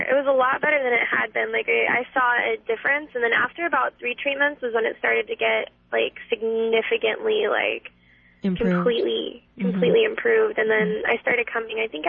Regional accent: New Jersey, United States; Okay, well, I'm from New Jersey, and I'm 21, and I go to school at Azusa Pacific for psychology

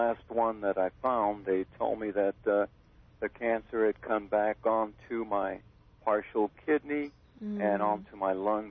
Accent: California, United States; I'm from here. I'm from California.

